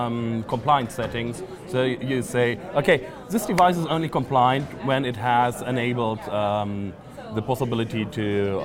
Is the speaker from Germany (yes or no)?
yes; Germany; English is a second language; I'm from Germany